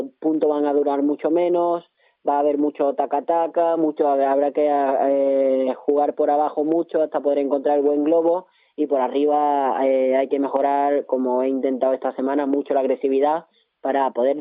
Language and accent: Spanish; Seville, Andalusia, Spain; en Sevilla, en Alcalá, en el que los dos somos sevillanos